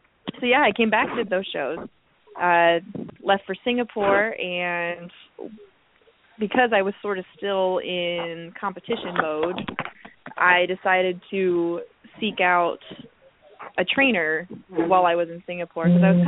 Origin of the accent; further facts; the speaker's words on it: Granger, Iowa, United States; also born or lived in Des Moines, United States; I'm from Des Moines, born and bred. I actually grew up in Granger, little bitty town up north of Des Moines.